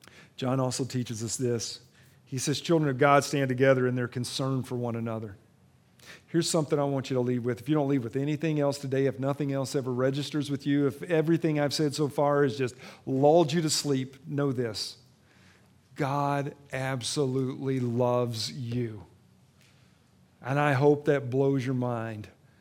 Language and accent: English; Kentucky, United States; I'm from Kentucky. I use words that you may not know.